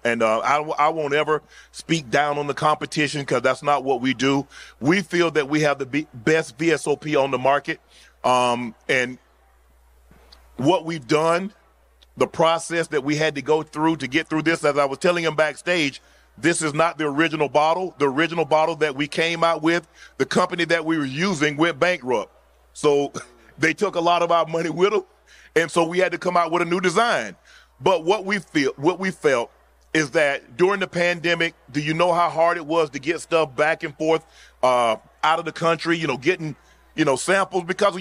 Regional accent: Georgia, United States; I live in Atlanta. I'm from Georgia.

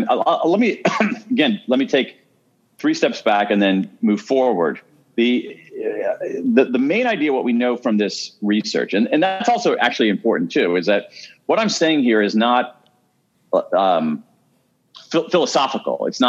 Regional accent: Columbus, Ohio, United States; born or raised there

